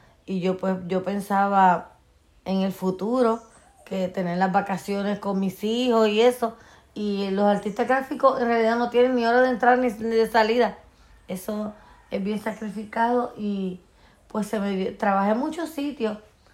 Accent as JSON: {"language": "Spanish", "town": "San Sebastián", "country": "Puerto Rico", "tie": "born or raised there", "said": "Tengo 54 años y soy de San Sebastián."}